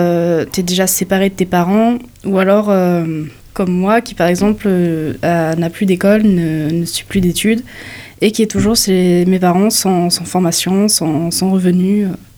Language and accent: French; Marseille, Provence-Alpes-Côte d'Azur, France; Je viens de Marseille, franchement, j'ai vu, il n'y a pas de métro